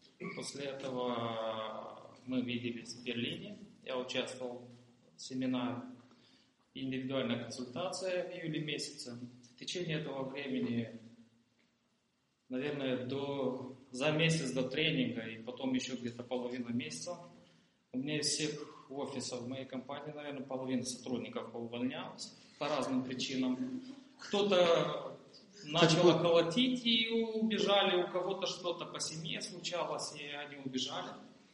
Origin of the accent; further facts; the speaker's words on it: Chișinău, Moldova; Я родом из Кишинева.